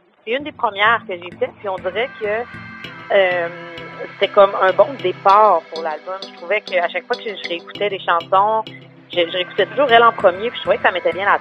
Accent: Gatineau, Quebec, Canada; je viens de Gatineau, donc c'est quand même important de toujours revenir chez moi

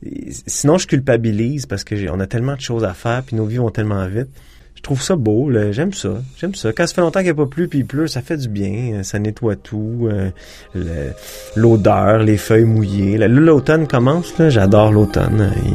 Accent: Montreal, Quebec, Canada; Je suis né à Montréal, j'ai passé les 30 premières années de ma vie là. Alors, je pense que peu importe où je vais décider d'aller vivre, je reste un Montréalais.

